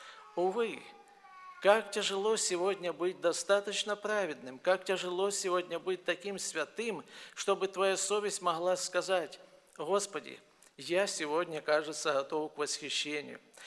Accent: Kharkiv, Kharkiv Oblast, Ukraine; born there; Мы уроженцы города Харькова

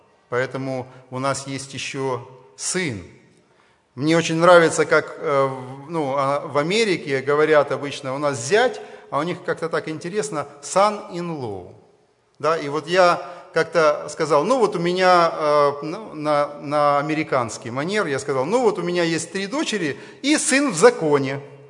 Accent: Kyiv, Ukraine; я из Киева

